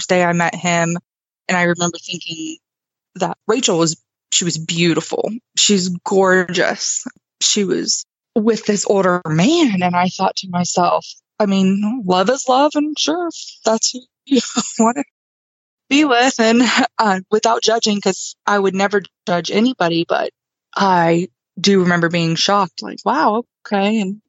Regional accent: Ohio, United States; I was not from Tennessee. I was originally from Ohio

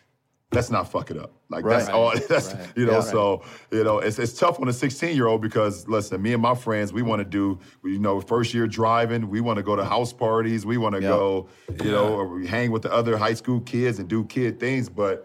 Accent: Akron, Ohio, United States; I grew up in Akron, Ohio in the inner city, you know, and the hood is what we call it, the projects.

